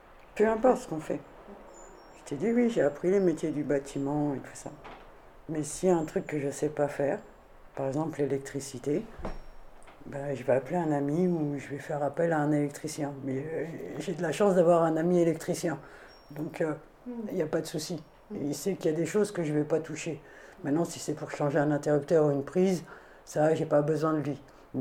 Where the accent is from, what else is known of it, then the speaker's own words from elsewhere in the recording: Grand Est, France; Non, je suis née là-bas en Lorraine. Et franchement, je suis fière d'être née dans l'est de la France, parce que ça m'a apporté une richesse énorme. D'être née à la campagne